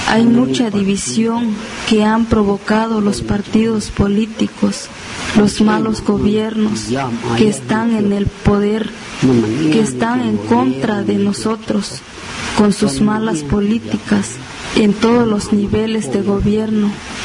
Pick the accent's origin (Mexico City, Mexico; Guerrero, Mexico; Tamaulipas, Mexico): Guerrero, Mexico; Xochistlahuaca; born there; Actualmente tengo 78 años. Nací en Sulha, Xochitlahuaca. Soy campesino.